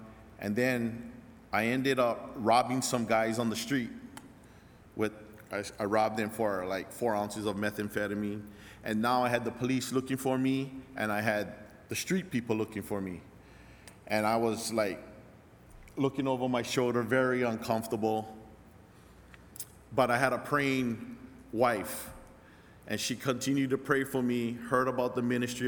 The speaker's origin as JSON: {"language": "English", "town": "Waimanalo", "region": "Hawaii", "country": "United States", "tie": "born or raised there", "said": "But I'm from here. I'm locally from Waimanalo, on the Waimanalo side, on the east side of Oahu. And I grew up there all my life for like 25 years."}